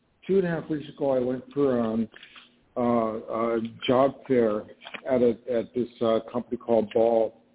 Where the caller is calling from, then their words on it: New York, United States; I'm calling from New York.